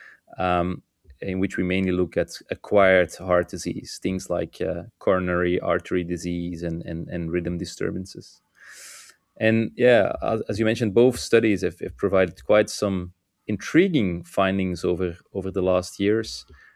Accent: Belgium; I'm a cardiologist from Belgium, working in Hasselt

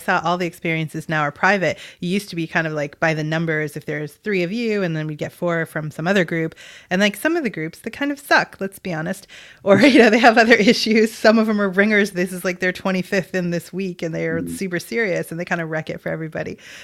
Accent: Boston, Massachusetts, United States; I'm from Boston. I just don't like people.

